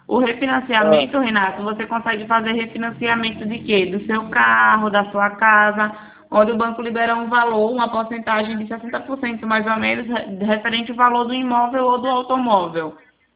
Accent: Maceió, Alagoas, Brazil; eu na verdade eu moro eu sou natural de Maceió

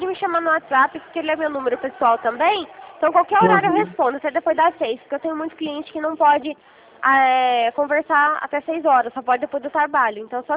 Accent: Minas Gerais, Brazil; now in Rio Claro, Brazil; Eu sou de Minas, eu sou mineira.

